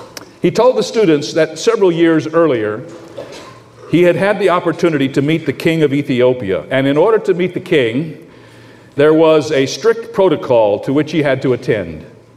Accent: Midwest, United States; As most of you know, I came from the Midwest, and one of the historic education centers in the Midwest is in Wheaton, Illinois.

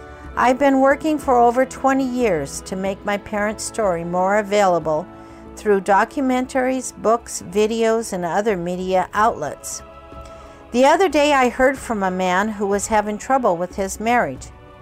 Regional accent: Kobe, Hyogo, Japan; I am the fourth child. I was born in Kobe, Japan, and always considered Japan my home. I like to tell people I was made in Japan.

